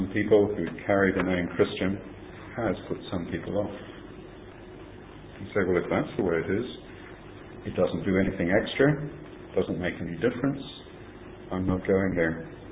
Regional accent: Tasmania, Australia; he discovered that I grew up in Tasmania, in Australia.

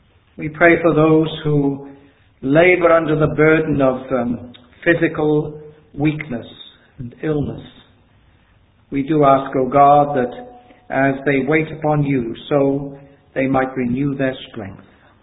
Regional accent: Cardiff, Wales, United Kingdom; Well, I'm a Welshman, and I live in Cardiff.

